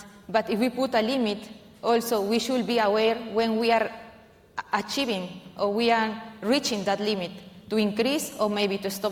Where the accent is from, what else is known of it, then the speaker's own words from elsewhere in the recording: Peru; About me, I am from Peru.